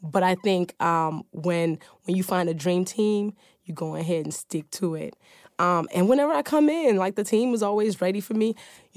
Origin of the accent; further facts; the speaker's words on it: Nigeria; Life, being Nigerian, being African, being artists, being foolish goats.